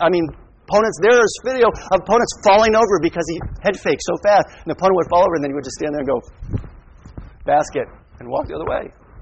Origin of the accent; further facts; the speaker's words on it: New England, United States; For those of you who don't know, I'm from New England, and so I'm a slight sports fanatic.